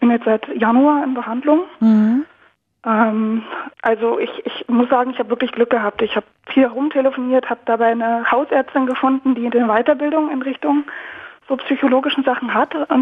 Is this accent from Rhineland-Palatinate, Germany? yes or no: no; North Rhine-Westphalia, Germany; born there; now in Berlin, Germany; Ich komme aus Nordrhein-Westfalen gebürtig.